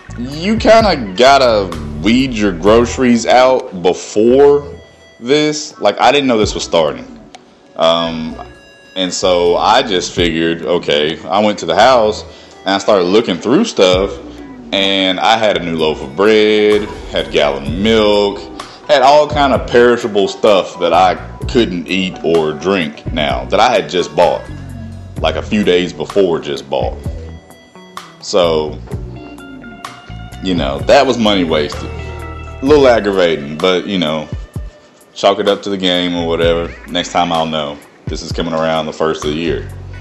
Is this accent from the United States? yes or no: yes; Memphis, Tennessee, United States; I support my hometown, Memphis, Tennessee. Again, shout out to Memphis.